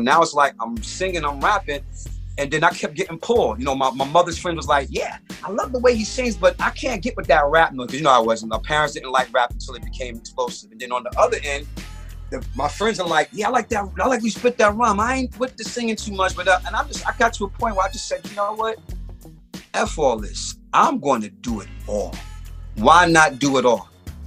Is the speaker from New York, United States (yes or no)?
yes; Brooklyn, New York, United States; These are five nappy-headed boys from the hood. I'm from Brooklyn.